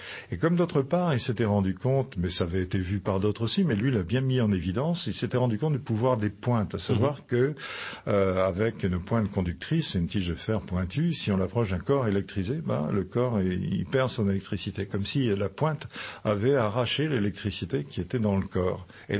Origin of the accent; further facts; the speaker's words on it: Brittany, France; Alors bon, je suis breton, j'habite justement dans le Finistère